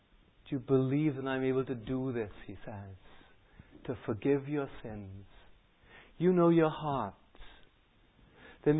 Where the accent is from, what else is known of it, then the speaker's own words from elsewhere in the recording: Pontypridd, Wales, United Kingdom; My hometown is Pontypridd. My mother still lives there in Pontypridd, and it's a bungalow up on the hillside.